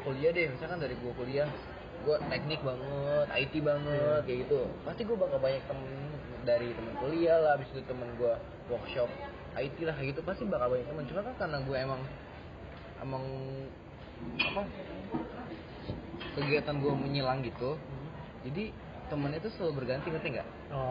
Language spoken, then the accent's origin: Indonesian; Cikampek, West Java, Indonesia; also born or lived in Makassar; gue pindah kan ke Cikampek. Jadi otomatis temen SD gue tuh dari SD tuh di Cikampek sampai SMA, ya kan.